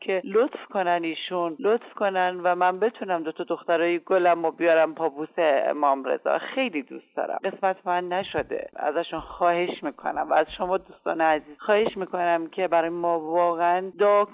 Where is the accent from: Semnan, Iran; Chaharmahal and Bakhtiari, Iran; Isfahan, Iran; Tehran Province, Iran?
Isfahan, Iran; از اصفهان هستم